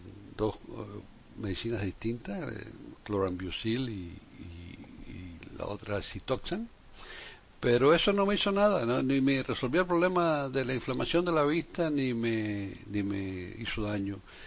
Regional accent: Havana, Cuba; yo nací y crecí en La Habana

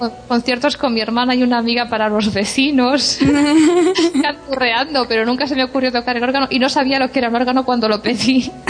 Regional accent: Vilagarcía de Arousa, Galicia, Spain; now in Madrid, Spain; yo soy de Galicia, de Villa García de Arosa. O sea, estudié en el conservatorio de Pontevedra la mitad de la carrera y la otra mitad aquí en Madrid, donde vivo ahora.

